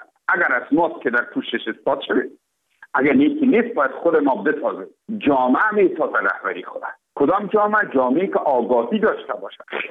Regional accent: Afghanistan; ما افغان هستیم

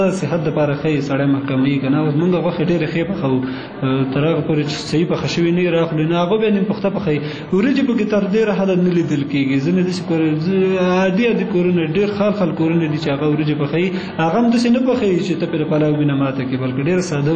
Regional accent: Kunar, Afghanistan; زه اصلا د کونړ ولایت اوسېدونکی یم

